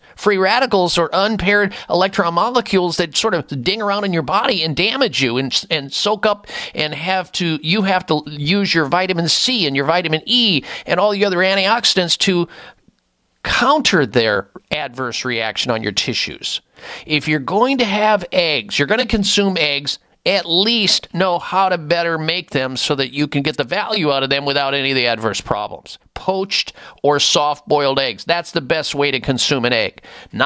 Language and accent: English; Midwest, United States; growing up in the Midwest, we had eggs any which way, and most of it was bad.